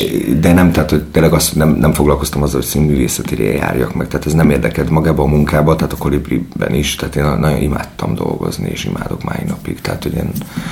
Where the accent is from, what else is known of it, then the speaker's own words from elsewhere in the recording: Budapest, Hungary; Pesti vagyok, és kicsit zűrös volt a gimnáziumi éveim.